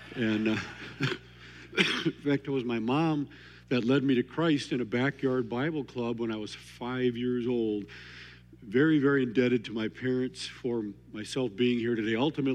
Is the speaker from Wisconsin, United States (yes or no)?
yes; Wisconsin, United States; I'm from Wisconsin.